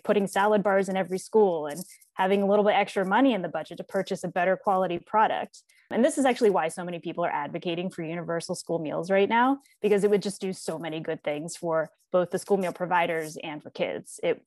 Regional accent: Pennsylvania, United States; I moved to Philadelphia. I'm from Pennsylvania and wanted to be closer to my family

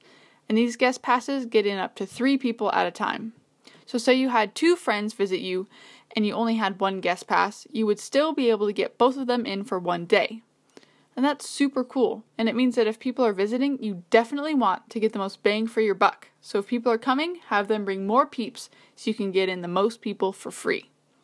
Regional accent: Washington, United States; Since I'm from Washington State, moving to California would mean that I would be much closer to my family

